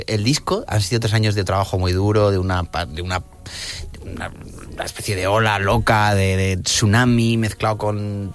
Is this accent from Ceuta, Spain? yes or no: no; Albacete, Castilla-La Mancha, Spain; Yo soy de Albacete, ¿vale?